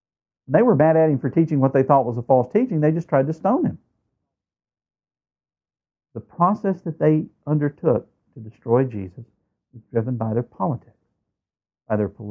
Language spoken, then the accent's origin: English; the South, United States; I remember growing up in the South, and frankly, outside the big cities in the South, there is no Jewish population.